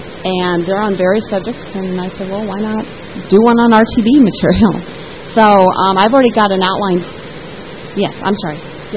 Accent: Denver, Colorado, United States; I'm from Denver, and we ate lots of hoofed animals.

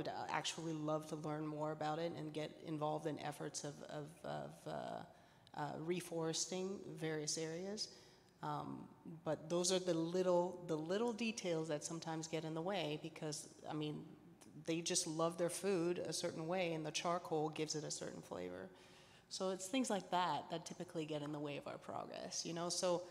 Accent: Haiti; I'm originally from Haiti, and Haiti has a deforestation problem as well.

